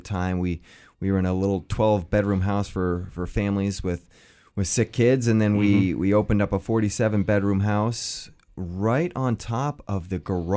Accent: Boston, Massachusetts, United States; now in San Diego, United States; I grew up in Boston. I moved out to San Diego about 15 years ago

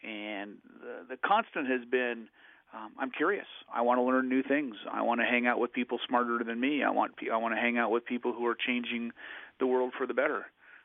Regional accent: Oregon, United States; I grew up in Oregon. My father was a CPA.

